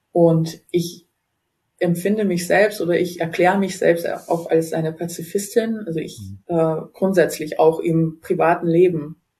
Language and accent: German; Russia; moved away as an adult; now in Germany; ich bin in Russland auch groß geworden. Ich bin mit 21 nach Deutschland ausgewandert, allein.